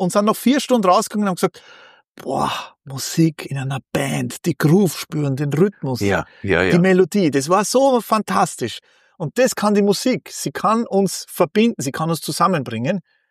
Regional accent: Austria; als Österreicher

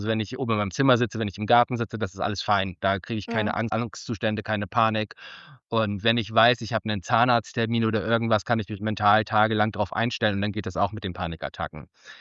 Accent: Northern Germany, Germany; Also ich komme aus dem Norden, also ich komme so aus dem Bremer-Hamburger Raum. Ich komme aus dem Norden

